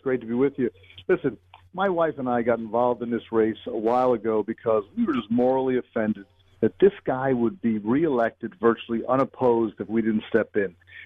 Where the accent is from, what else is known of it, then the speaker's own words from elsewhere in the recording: New Jersey, United States; I was born and raised in New Jersey. My wife and I raised our three kids in New Jersey. I'm proud to be from New Jersey. I love New Jersey.